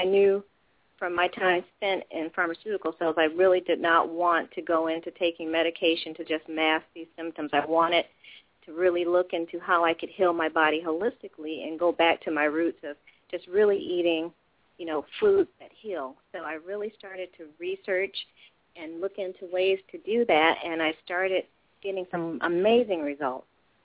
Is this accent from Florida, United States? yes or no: no; Ohio, United States; I grew up in Ohio, and my grandparents had a really tremendous garden that was just filled with everything from apples to, you know, all types of leafy greens